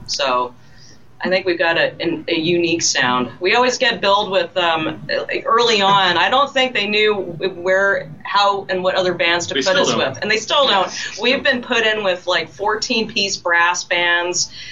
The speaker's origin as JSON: {"language": "English", "town": "Calgary", "region": "Alberta", "country": "Canada", "said": "And I said, oh, we're from Canada. Because you could say Calgary, and a lot of times people would be like, what state is that in?"}